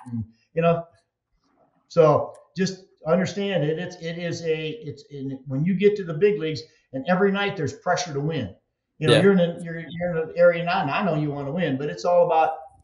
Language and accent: English; Michigan, United States; And it also, I just did an appearance up in Michigan, in my home state.